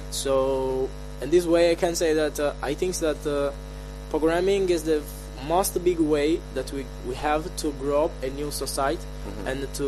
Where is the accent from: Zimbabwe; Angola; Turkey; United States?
Angola; from Angola.